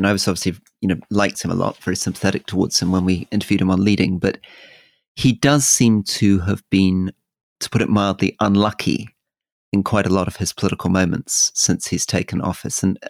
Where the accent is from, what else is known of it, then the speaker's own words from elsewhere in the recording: Scotland, United Kingdom; I'm a Scottish unionist and very, very proud of being Scottish and very proud of the United Kingdom